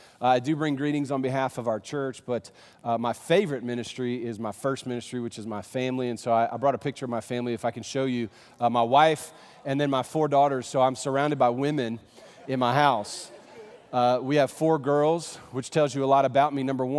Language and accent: English; the South, United States; So I'm from the South, y'all.